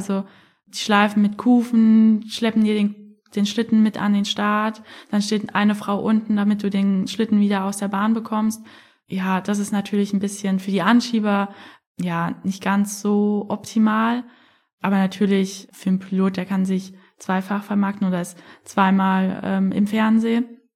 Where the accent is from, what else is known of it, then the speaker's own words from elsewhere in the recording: Frankfurt, Hesse, Germany; ich komme ja aus Frankfurt